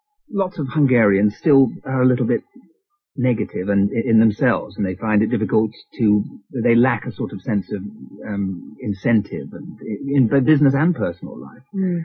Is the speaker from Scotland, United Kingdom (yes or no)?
no; Brighton, South East England, United Kingdom; And I was brought up in Brighton, and so I desperately miss the seaside.